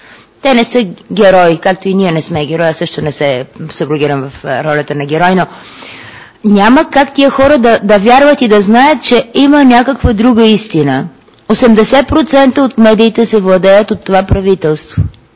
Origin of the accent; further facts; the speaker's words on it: Sofia, Sofia City, Bulgaria; born there; аз съм родена в София, но баща ми е от село, така че вероятно аз съм от село.